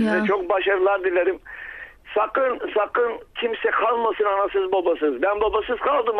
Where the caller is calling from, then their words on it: Bradvari, Silistra Province, Bulgaria; Ben Bradvari'den, Silistre Sancağı'ndan bir